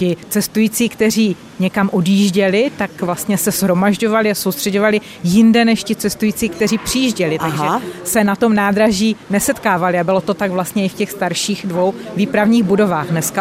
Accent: Opava, Moravian-Silesian Region, Czechia; Já si pamatuju jako dítě, když jsme byli v Praze na nádraží, tak jsem strašně ráda po těch jezdících schodech jezdila, protože v Opavě nic takového nebylo.

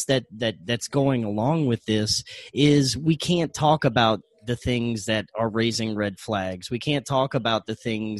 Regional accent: Louisiana, United States; Just now in my home state of Louisiana and New Orleans, they're mandating that they're going to have a task force

